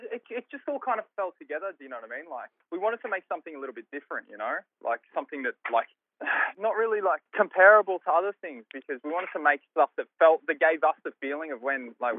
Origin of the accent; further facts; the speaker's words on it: Swan Hill, Victoria, Australia; now in Balaclava, Australia; I'm from Swan Hill originally, bro, 3585. But I live in Balaclava now. So I was born and raised in the country, man.